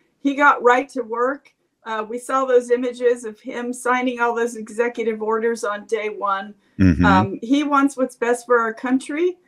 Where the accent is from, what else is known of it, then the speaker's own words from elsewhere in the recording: New Mexico, United States; I started out as an organizer in Indian country, you know, my home state of New Mexico.